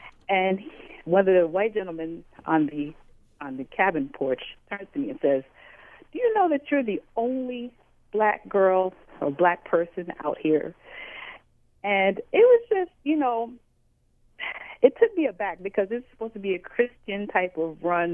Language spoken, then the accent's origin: English; Paterson, New Jersey, United States; I grew up in Paterson, New Jersey. I don't know if you're familiar with that town.